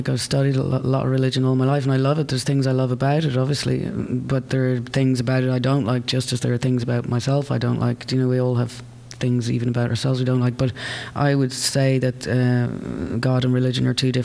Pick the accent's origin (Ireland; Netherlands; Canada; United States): Ireland; as an Irish person